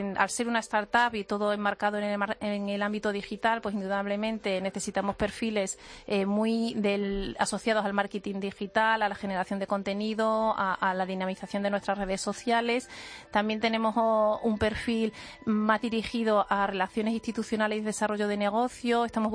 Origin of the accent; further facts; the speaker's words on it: Extremadura, Spain; born there; now in Madrid, Spain; Yo soy extremeña de nacimiento, aunque llevo mucho tiempo aquí en Madrid.